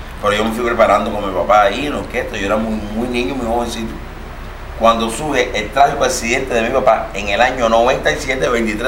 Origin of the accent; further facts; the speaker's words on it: Havana, Cuba; Yo soy habanero, pero mi familia, mi mamá y mi papá son guantanameros.